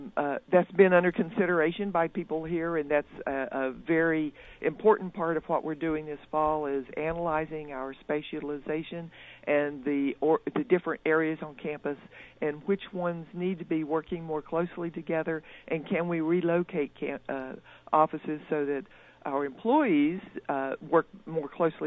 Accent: North Carolina, United States; also born or lived in Wyoming; I grew up in Western North Carolina, but I taught in Wyoming, where I finished my undergraduate degree.

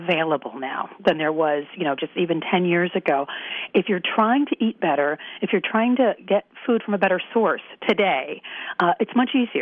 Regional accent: Michigan, United States; And, being a Midwesterner myself, I'm originally from Michigan, I'm back there quite often.

